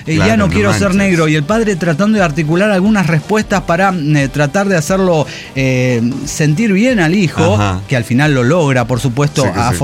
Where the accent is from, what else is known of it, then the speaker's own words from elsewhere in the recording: Guadalajara, Jalisco, Mexico; de Guadalajara, Jalisco.